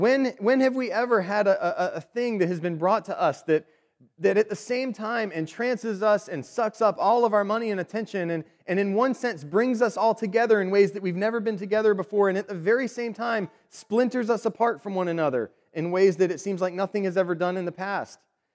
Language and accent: English; United States; That's hard for me as an American to imagine because I'm very good at complaining. It's in my blood.